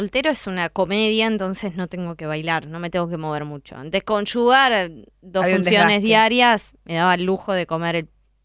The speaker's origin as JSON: {"language": "Spanish", "region": "Buenos Aires", "country": "Argentina", "said": "somos del mismo barrio, somos los dos de Mataderos. Mi familia, mis amigas siguen viviendo allá."}